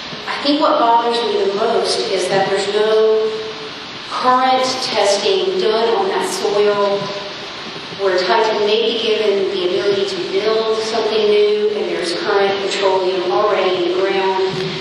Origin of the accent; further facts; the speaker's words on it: Wilmington, United States; I was raised in Wilmington as well. I care a lot about this community.